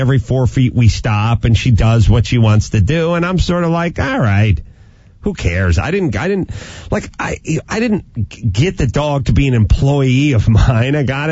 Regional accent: Wisconsin, United States; It's basically I grew up in Wisconsin. I'm a Packers fan.

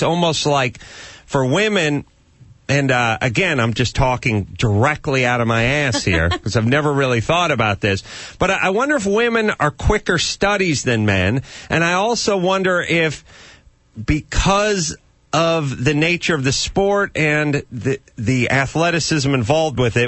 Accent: United States; I was sitting on my stepdad's lap driving his GTO when I was 9. You know, this is what you do as an American. You grow up in this culture

